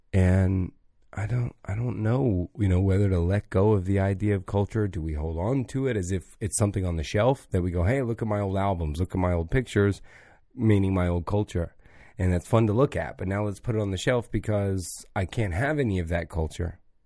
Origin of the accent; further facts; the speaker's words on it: the South, United States; and I'm from the South, so the South helps a lot in this cliche.